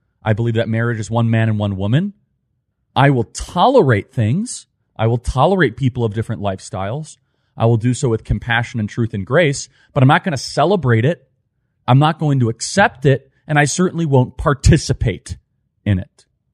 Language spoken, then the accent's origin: English; United States; I grew up in America where race meant nothing to me.